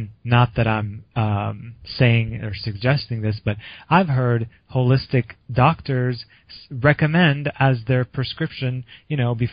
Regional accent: Indiana, United States; I know, because I grew up in Indiana, so I know, like, it's, you know, it's not always sunny

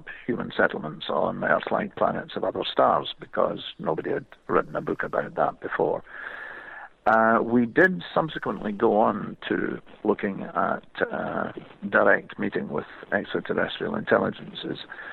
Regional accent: Troon, Scotland, United Kingdom; also born or lived in Edinburgh; I was born in Edinburgh, but I have never lived there. I grew up on the west coast of Scotland in Troon, which any golfers listening will know.

